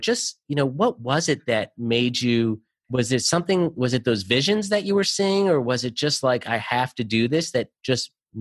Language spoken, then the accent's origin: English; New York, United States; I grew up in Westchester